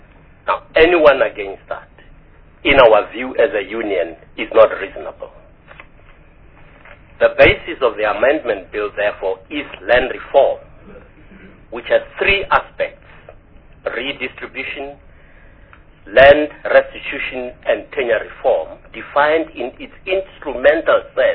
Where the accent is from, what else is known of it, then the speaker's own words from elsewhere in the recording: South Africa; And this is clearly because we are South African.